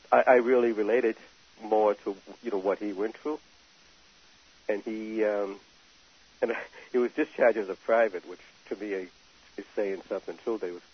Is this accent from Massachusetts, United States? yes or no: yes; Cambridge, Massachusetts, United States; born there; I was born on February 25th, 1950, in Cambridge, Massachusetts.